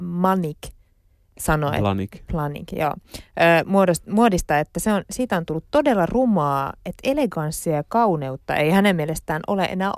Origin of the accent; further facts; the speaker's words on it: Kokkola, Central Ostrobothnia, Finland; mitä mun kotikonnuilla Kokkolassa siitä Oulusta 200 kilometriä etelän suuntaan